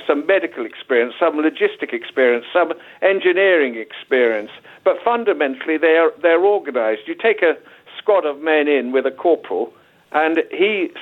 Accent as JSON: {"language": "English", "country": "United Kingdom", "said": "We are British. We understand that."}